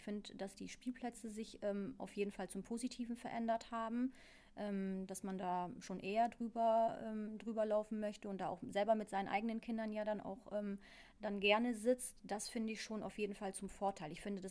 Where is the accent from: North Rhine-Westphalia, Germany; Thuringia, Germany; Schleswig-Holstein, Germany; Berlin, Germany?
North Rhine-Westphalia, Germany; Nettetal; ich bin ja sehr ländlich groß geworden im Nettetal. Ich habe aus meinem Fenster geguckt und habe direkt in den Wald reingeschaut.